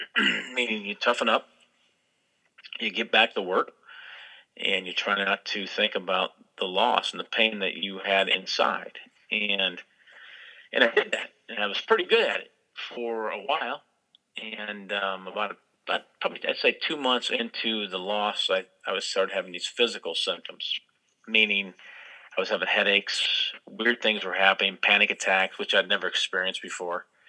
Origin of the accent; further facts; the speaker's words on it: Midwest, United States; growing up in the Midwest, I don't know if it even really applies to people growing up in the Midwest.